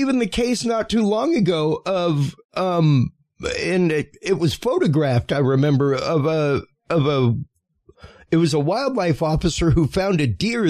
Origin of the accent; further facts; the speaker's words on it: Louisiana, United States; I'm Cajun, man. My people, like, I have people in my family that grew up trapping.